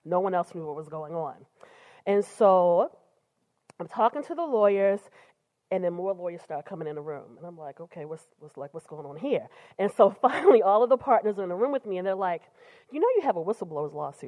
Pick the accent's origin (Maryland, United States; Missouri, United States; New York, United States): Maryland, United States; Baltimore; Remember, I grew up in poverty in Baltimore City, like $100,000 plus $30,000.